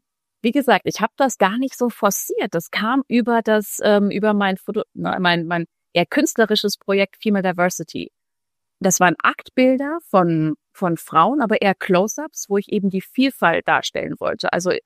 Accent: Frankfurt, Hesse, Germany; moved away as an adult; now in Munich, Germany; Bin aber keine Münchnerin. Ich bin eigentlich Frankfurterin. Und mich hat es vor 14 Jahren nach München verschlagen.

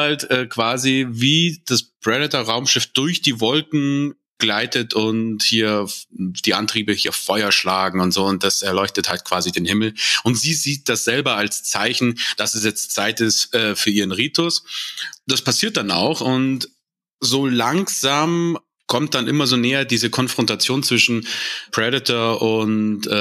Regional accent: Munich, Bavaria, Germany; born there; Also geboren bin ich 1986 in München

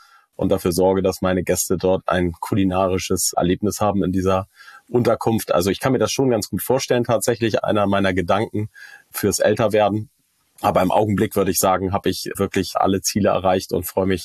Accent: Hamburg, Germany; Aber ich bin tatsächlich in Teilen groß geworden in Othmarschen.

